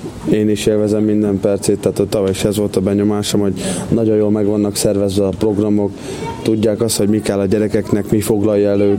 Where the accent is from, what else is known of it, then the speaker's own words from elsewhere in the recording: Kerecsend, Heves, Hungary; Persze. Kisgyermekkorom óta ott lakom, ott nevelkedtem. Nekem az a hazám.